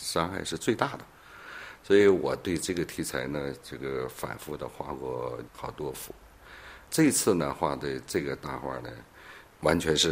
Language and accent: Chinese; China; 我们中国的油画历史发展时间很短，100多年，但是呢我们中国人学习的非常严谨